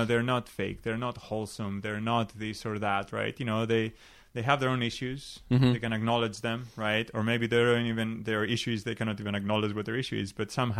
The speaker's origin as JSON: {"language": "English", "country": "Greece", "tie": "born or raised there", "moved": "as an adult", "lives_now": "United States", "said": "I grew up in Greece. I've told you … only comes from one country."}